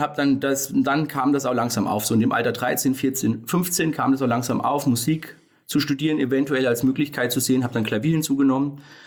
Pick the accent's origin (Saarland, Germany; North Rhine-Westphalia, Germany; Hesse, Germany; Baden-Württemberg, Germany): Hesse, Germany; Fulda; ich bin in Fulda geboren, im Herz-Jesu-Krankenhaus und dann aufgewachsen und noch lebhaft in Nüstadt. Hab nur kurze Zeit mal in Würzburg gewohnt zum Studium halt.